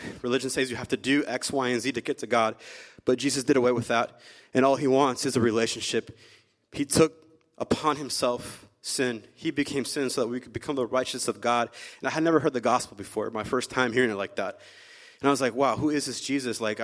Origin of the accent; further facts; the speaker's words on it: Florida, United States; So I'm from Florida. It's a little colder than I expected. I'm a Florida boy. I'm a little wimp when it comes to cold weather.